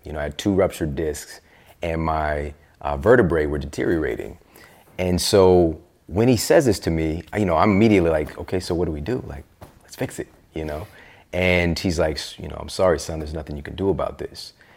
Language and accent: English; Midwest, United States; Yeah, especially I'm from the Midwest.